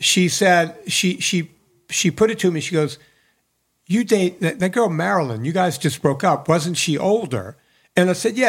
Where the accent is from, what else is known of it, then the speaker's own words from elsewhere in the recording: New Orleans, Louisiana, United States; Right, but you got to realize I'm country bumpkin from New Orleans and I don't watch...